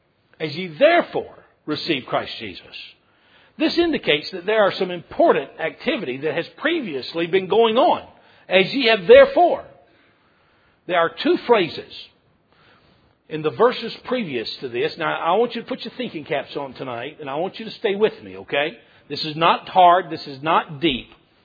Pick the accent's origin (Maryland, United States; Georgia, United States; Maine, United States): Georgia, United States; Growing up in Middle Georgia, fifth in the family, never being the star football player